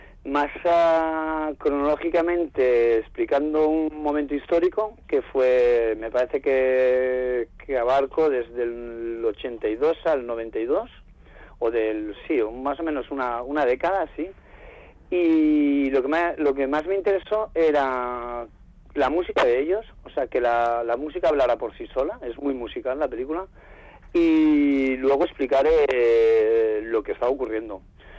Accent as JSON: {"language": "Spanish", "region": "Catalonia", "country": "Spain", "said": "yo soy catalán"}